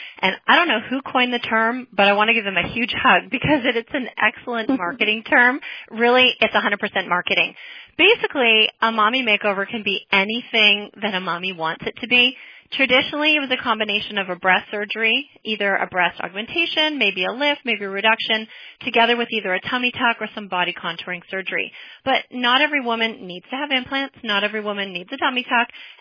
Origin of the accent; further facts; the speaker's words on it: Toronto, Ontario, Canada; now in San Francisco, United States; And originally, I'm born and raised in Toronto, been in San Francisco for just over 11 years, and here to stay.